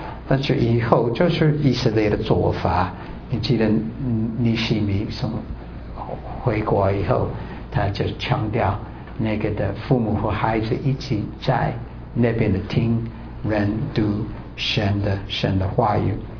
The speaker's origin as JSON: {"language": "Chinese", "country": "Taiwan", "said": "我台湾人也可以做"}